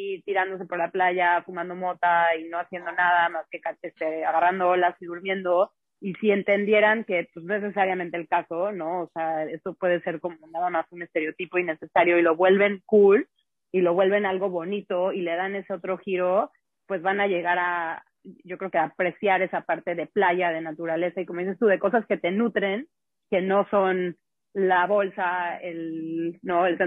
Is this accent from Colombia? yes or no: no; United States; Como yo crecí en Estados Unidos